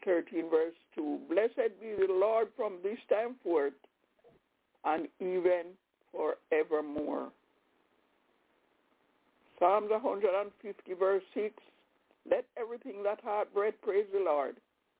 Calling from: Albany, New York, United States; Sister Barnaby, I'm calling from Albany, New York.

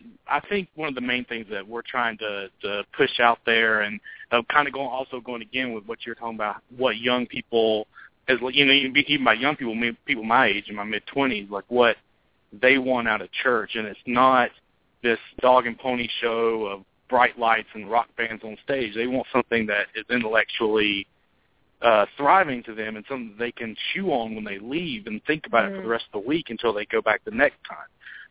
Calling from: North Carolina, United States; I'm calling from Western North Carolina. I go to Western Carolina University

